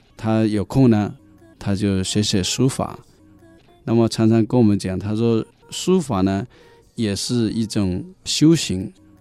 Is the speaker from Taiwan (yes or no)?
no; China; 我们作为一个中国人，现在侨居在国外，我们应该不要忘本